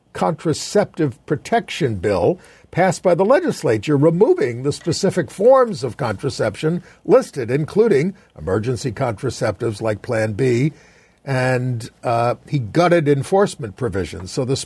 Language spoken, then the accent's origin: English; New York, United States; Arkansans. Yes, we're all from Long Island.